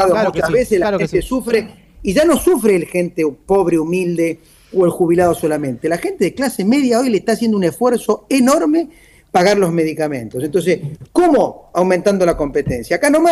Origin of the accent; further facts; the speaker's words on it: Buenos Aires, Argentina; born there; Yo nací acá en la Ciudad de Buenos Aires, vivo, tengo familia, estoy casado, tengo hijos